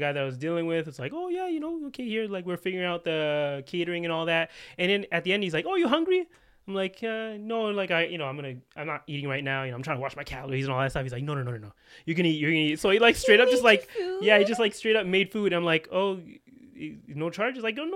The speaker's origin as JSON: {"language": "English", "town": "Scarborough", "region": "Ontario", "country": "Canada", "said": "I'm like, yeah, I'm from Scarborough."}